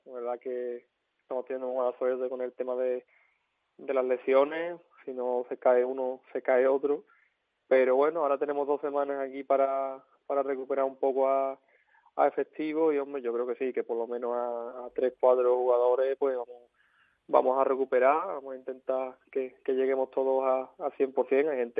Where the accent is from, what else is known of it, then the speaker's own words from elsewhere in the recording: Osuna, Andalusia, Spain; ni en los mejores escenarios hubiera esperado jugar un partido de ese nivel y de ese calibre aquí en mi pueblo.